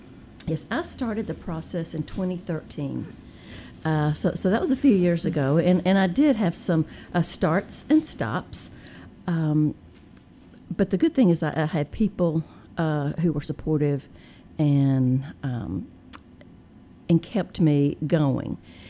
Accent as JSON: {"language": "English", "town": "Dyersburg", "region": "Tennessee", "country": "United States", "tie": "born or raised there", "lives_now": "Memphis, United States", "said": "Good morning. … I grew up in Dyersburg, Tennessee, a small town about 80 miles or so from here. But I've been in Memphis for about 40 plus years, so I consider Memphis my home."}